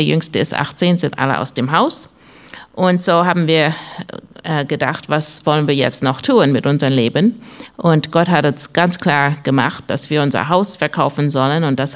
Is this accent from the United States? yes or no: yes; United States; German is a second language; also born or lived in Canada; Eigentlich bin ich in den USA geboren und ich bin Amerikaner und mein Vater ist Kanadier.